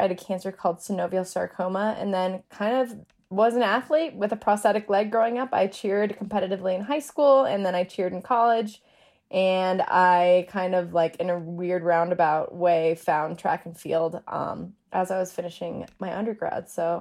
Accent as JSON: {"language": "English", "town": "Denver", "region": "Colorado", "country": "United States", "said": "And so I'm from Denver, and my dad is like a well-known track name for at least a while"}